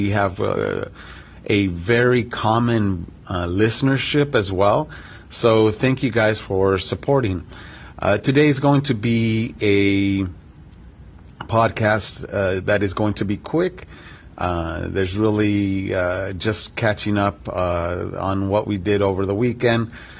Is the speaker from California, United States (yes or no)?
yes; Glendale, California, United States; born there; I was born in Glendale in 1973, and I've seen this area grow tenfold